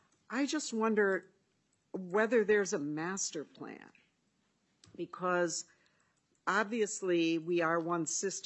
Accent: Rochester, Minnesota, United States; I'm from Rochester, and this project that at Rochester Community and Technical College, it's been around for a while.

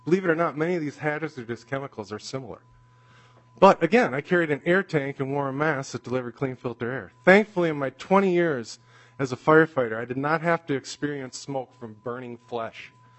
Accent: Crosby, Minnesota, United States; I am a professional surgical nurse, and I'm from Crosby, Minnesota.

